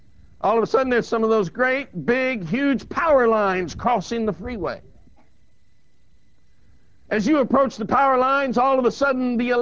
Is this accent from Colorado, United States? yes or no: yes; Colorado, United States; I was raised in Southern Colorado